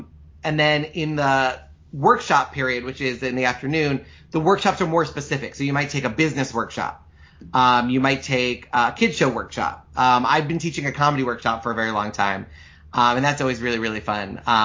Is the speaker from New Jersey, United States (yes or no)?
no; New York, United States; That was where they took us to celebrate, because I grew up in Long Island. So the seniors at Lawrence High School got to go to Kutcher's for a weekend